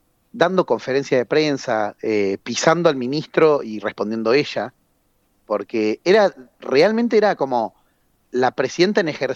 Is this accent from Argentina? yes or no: yes; Argentina; al menos nosotros como argentinos, hasta que nos pongamos de acuerdo con otra cosa, tenemos bien claro nuestro territorio